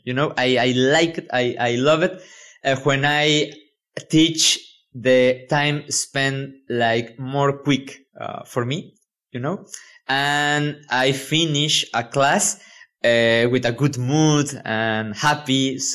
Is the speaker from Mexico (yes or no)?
yes; Mexico; English is a second language; I'm a chemist from the University of Veracruz because I am Mexican.